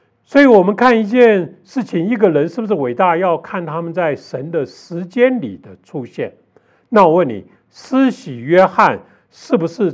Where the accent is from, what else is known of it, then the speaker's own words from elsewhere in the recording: China; 因为永生有时候我们中国人把它跟我们长生不老好像并在一起